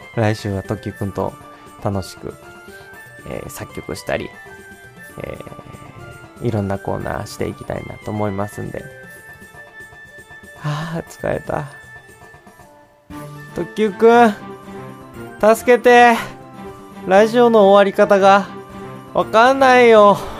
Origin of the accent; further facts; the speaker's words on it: Mie, Japan; そのリアス式海岸っていうのでも結構、アゴアンが有名やったりするんですけどね。っていうところが僕の故郷ですね。